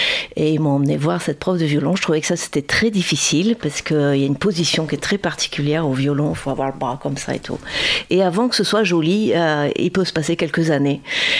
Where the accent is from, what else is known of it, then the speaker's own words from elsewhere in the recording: La Rochelle, Nouvelle-Aquitaine, France; Alors, je suis née à La Rochelle, je suis une vraie fille de La Rochelle, mais je n'ai pas fait mes études ici à La Rochelle.